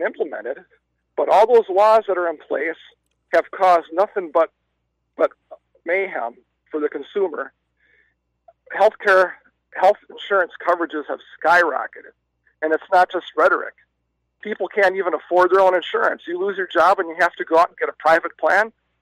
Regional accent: Weston, United States; Good morning, Tom. I'm from Weston.

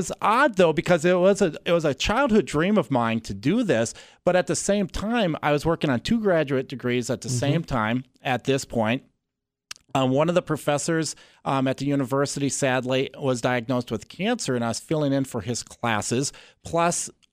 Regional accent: Elysian, Minnesota, United States; I grew up in a little small town in southern Minnesota called Elysian.

